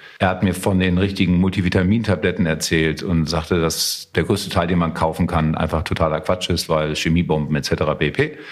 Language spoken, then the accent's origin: German; Frankfurt, Hesse, Germany; Ich komme aus Frankfurt. Familie kommt aus Griechenland